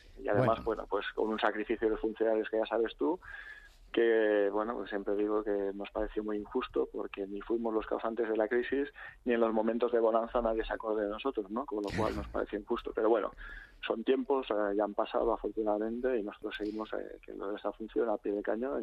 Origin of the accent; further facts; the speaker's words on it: Catalonia, Spain; Ya sabes que yo soy catalán y aquí siempre hemos tenido el problema contrario, ¿no?